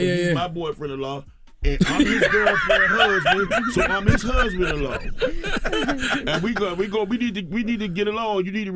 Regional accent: the South, United States; Well, I'm from the South, but they don't really.

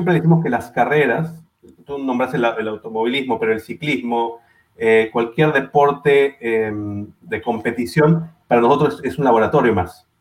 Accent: north, Peru; now in Argentina; Del norte de Perú.

